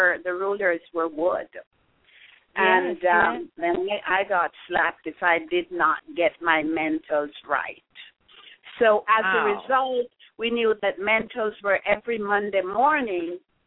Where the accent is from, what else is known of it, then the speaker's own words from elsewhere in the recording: Guys Hill, Jamaica; also born or lived in Kingston; I was born in Kingston and going to little baby school, kindergarten school. My first elementary school, however, was Guys Hill Elementary because my family moved away to Guys Hill.